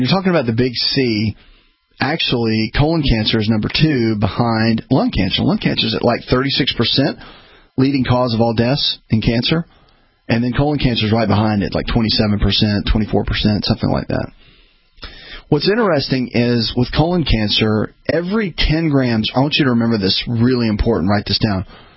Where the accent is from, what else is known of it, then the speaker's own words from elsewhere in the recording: the South, United States; I'm old school from the South, of course.